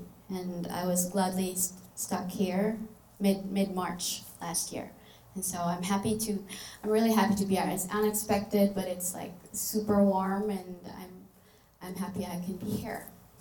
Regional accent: Philippines; moved away as an adult; now in Taiwan; from the Philippines

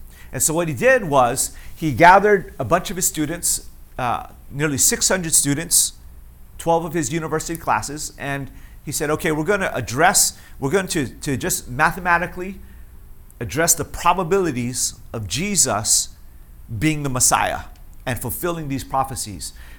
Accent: Hawaii, United States; born there; I'm so glad I was born in Hawaii.

